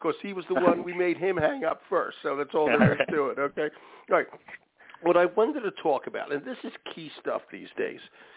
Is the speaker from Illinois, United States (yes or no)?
no; Philadelphia, Pennsylvania, United States; moved away as an adult; now in Maine, United States; I live in Maine now, but I grew up in Philly, okay?